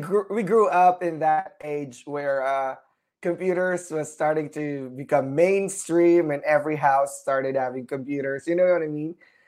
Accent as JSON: {"language": "English", "town": "Houston", "region": "Texas", "country": "United States", "said": "I'm from Houston, so subtropical weather."}